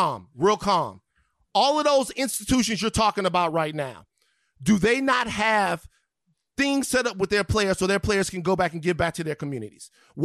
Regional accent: Baton Rouge, Louisiana, United States; I'm from Baton Rouge.

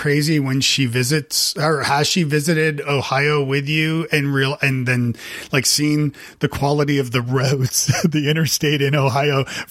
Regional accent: Canada; I'm like, hey, I'm from Canada.

